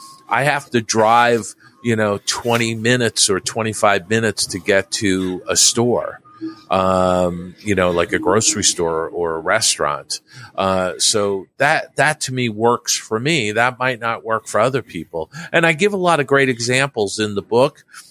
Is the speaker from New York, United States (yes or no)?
yes; Long Island, New York, United States; I grew up on Long Island in New York.